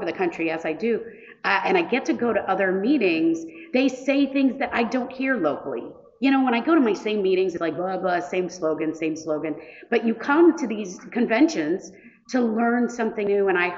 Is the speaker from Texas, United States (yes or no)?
no; Fort Lauderdale, Florida, United States; And I am actually from the Fort Lauderdale, Florida, Miami area.